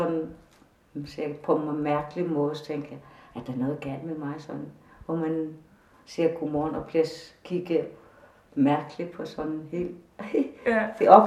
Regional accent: Greenland; Når jeg siger, at jeg er fra Grønland

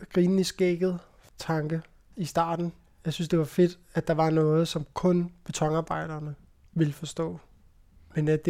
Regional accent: Copenhagen, Capital Region of Denmark, Denmark; Jeg kommer fra København.

